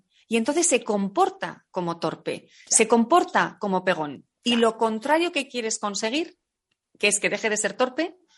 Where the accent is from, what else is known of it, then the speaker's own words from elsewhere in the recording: Spain; now in Italy; Pues mira, soy española, estoy en Italia, al sur de Roma.